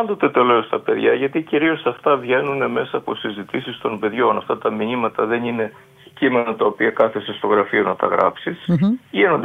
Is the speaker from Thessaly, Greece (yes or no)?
no; Crete, Greece; Εσείς είστε από την Κρήτη και εγώ είμαι από την Κρήτη